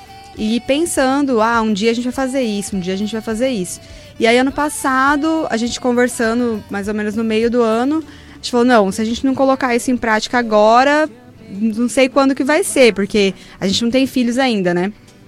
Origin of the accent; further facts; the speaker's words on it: São Bernardo do Campo, São Paulo, Brazil; born there; moved away as an adult; now in Cuiabá, Brazil; Eu sou nascida no ABC Paulista, em São Bernardo do Campo, mas eu vim para Cuiabá em 2010 para fazer faculdade.